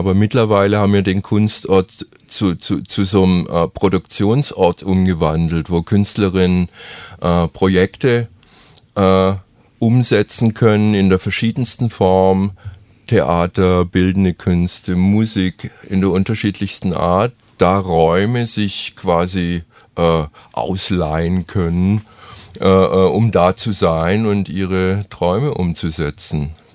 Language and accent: German; Stuttgart, Baden-Württemberg, Germany; born there; ich bin irgendwann mal in Stuttgart geboren worden, war aber auf den unterschiedlichsten Ecken unterwegs.